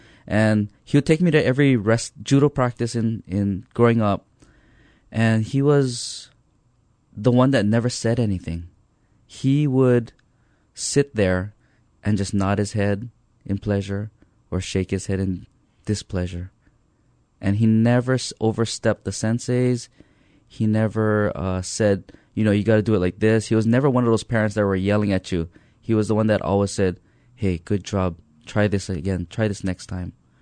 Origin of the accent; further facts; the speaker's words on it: Pearl City, Hawaii, United States; Well, I grew up in Pearl City in a little suburb called Manana. So I went to Manana Elementary School, then to Highlands Intermediate.